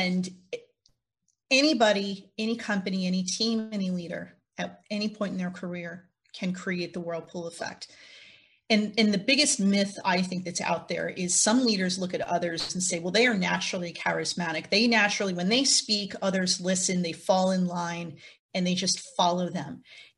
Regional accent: New Jersey, United States; So I'm based in New Jersey, born and raised in New Jersey. You're probably going to ask me about my lack of accent.

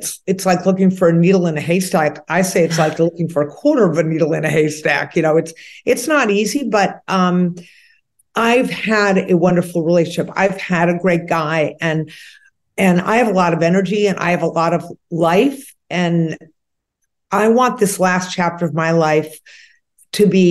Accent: Boston, Massachusetts, United States; I'm from Boston. I'm a Yankee at heart.

